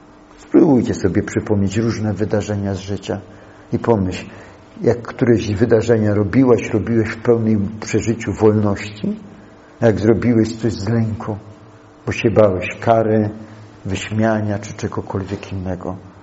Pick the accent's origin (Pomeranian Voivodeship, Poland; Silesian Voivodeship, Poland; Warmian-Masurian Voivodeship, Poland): Silesian Voivodeship, Poland; Świętochłowice; Ja pochodzę, można powiedzieć, trochę z Zamiedzy, ze Świętochłowic.